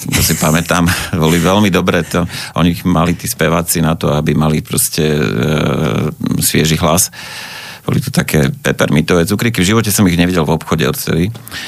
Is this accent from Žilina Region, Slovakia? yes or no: no; Prievidza, Trenčín Region, Slovakia; Tak, detstvo som prežil v Prievidzi.